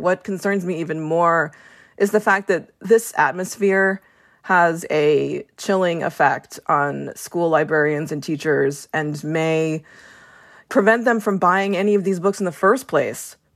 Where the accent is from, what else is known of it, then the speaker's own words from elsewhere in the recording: Colorado, United States; I grew up in Colorado. Not in San Francisco at all.